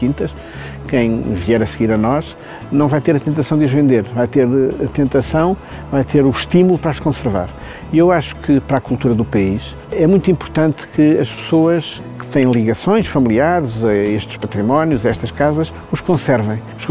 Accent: Lisbon, Portugal; born there; a minha bisavó era daqui, o meu avô depois já nasceu noutro sítio de Trás-os-Montes também, depois o meu pai nasceu no Porto, eu nasci em Lisboa

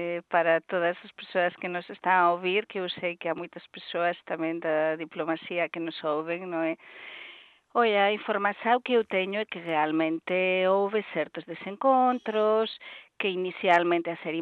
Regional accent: Spain; Como sou espanhola e a minha família também, o meu marido e filhos

